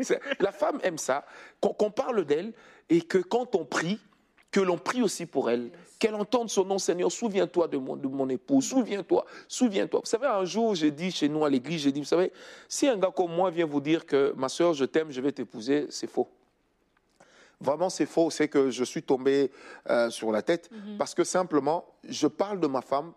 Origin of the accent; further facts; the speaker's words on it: Kinshasa, DR Congo; comme on dit vulgairement chez nous à Kinshasa, c'est son sien.